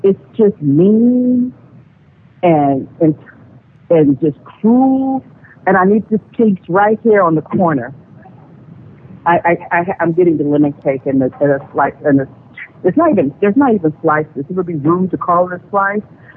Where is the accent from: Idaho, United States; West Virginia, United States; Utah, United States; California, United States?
California, United States; Remember, I'm from California.